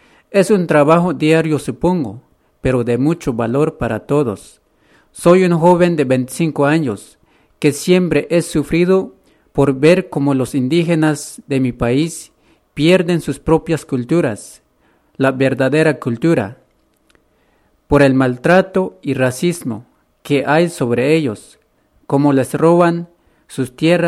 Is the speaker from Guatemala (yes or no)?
yes; Guatemala; soy de Guatemala, pero vivo en Europa